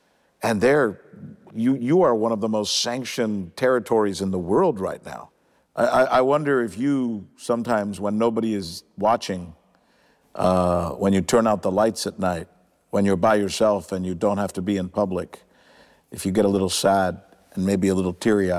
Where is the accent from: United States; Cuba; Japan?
Cuba; I come from Cuba. They call Cuba the Pearl of the Antilles.